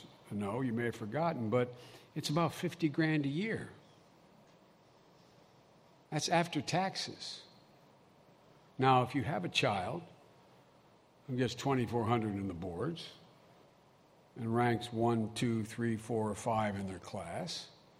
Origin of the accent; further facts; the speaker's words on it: Scranton, Pennsylvania, United States; Irish Catholic soldiers coming back from my hometown of Scranton, Pennsylvania, could all of a sudden they could go to Harvard.